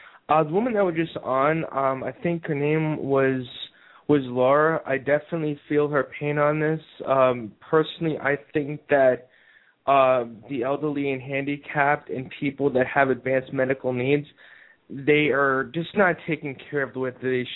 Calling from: Georgia, United States; I'm calling from Georgia.

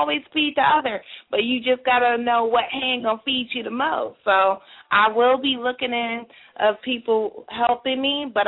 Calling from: New Jersey, United States; I'm currently calling from Jersey.

